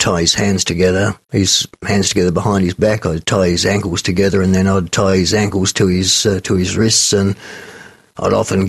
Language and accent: English; Broadview, South Australia, Australia; I grew up not far from the studios here in ABC at Collinswood. I grew up in Copley Street at Broadview. It was a street full of war service homes, and I moved in there in 1950 with my mother and father